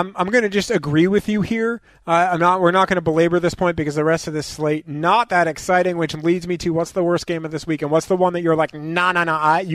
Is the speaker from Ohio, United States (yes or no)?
no; New York, United States; That's me being a New Yorker.